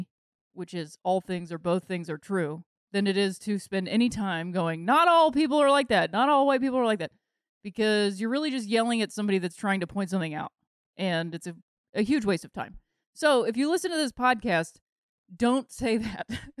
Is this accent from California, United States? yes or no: no; Akron, Ohio, United States; My hometown of Akron has had the same mayor for something like 25 years.